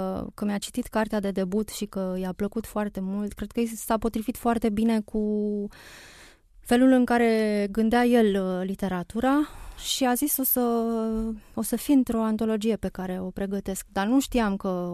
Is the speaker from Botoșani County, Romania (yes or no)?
no; Sibiu County, Romania; accent: Sibiu; cu vocea mea mică și cu accentul meu puternic de siviancă